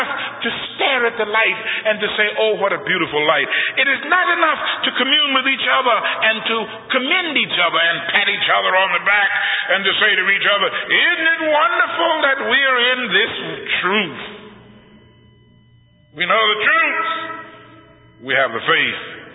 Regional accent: Philadelphia, Pennsylvania, United States; also born or lived in New Jersey / New York; I was brought up in the Northeast, Philadelphia, and New Jersey, and New York. And first time I'd been in the South like that.

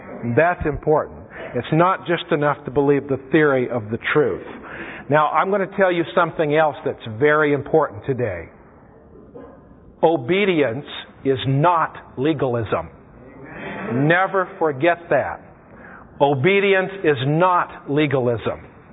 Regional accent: Fort Bragg, California, United States; I was raised in Northern California, and my father was in the logging business. It just happened that we lived at a little town called Fort Bragg, California, on the coast, up north of Albion.

